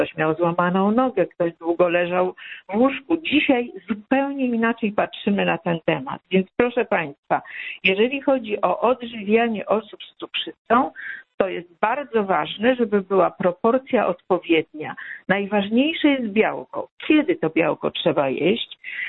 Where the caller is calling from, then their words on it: Warsaw, Masovian Voivodeship, Poland; Ja jestem lekarzem, dzwonię z Warszawy